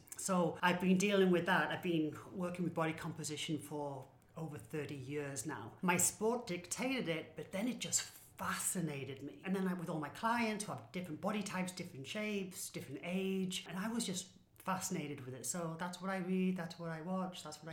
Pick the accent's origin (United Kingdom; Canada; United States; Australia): United Kingdom; England; So I am English, you can tell.